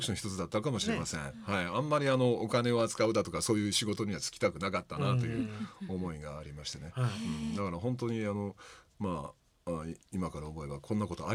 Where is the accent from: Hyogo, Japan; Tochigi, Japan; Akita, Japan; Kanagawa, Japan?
Hyogo, Japan; Tamba; そうです、はい、丹波市の出身です。